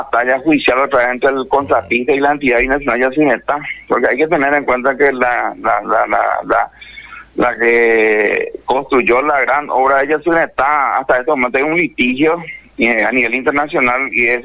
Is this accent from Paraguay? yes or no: yes; Paraguay; porque en esta obra todos estamos esperanzados como paraguayos, ¿verdad?